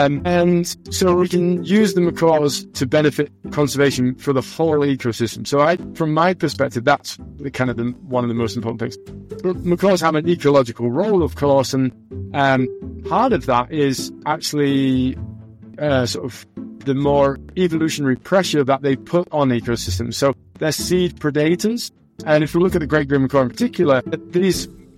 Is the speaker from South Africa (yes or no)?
no; Northern England, United Kingdom; Growing up in North England, I was a bit of an oddball